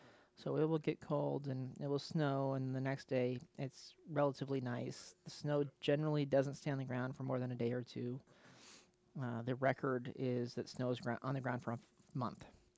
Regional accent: Colorado, United States; I grew up in Southern Colorado, and I just remember being out in shorts and driving 35 miles to Colorado Springs and them having a foot of snow.

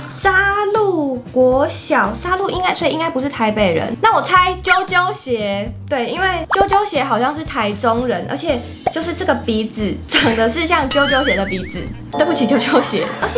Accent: Belgium; 所以我小时候是在比利时长大的，我以前还会法语，然后现在忘光了

